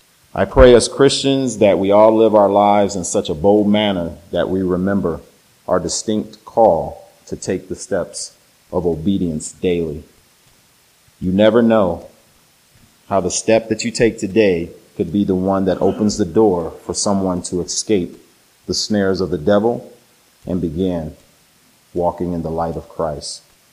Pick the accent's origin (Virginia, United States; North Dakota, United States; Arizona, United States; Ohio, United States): Ohio, United States; Cleveland; From where I was raised in Cleveland, I think back to my childhood home and the peace and the security that it brought.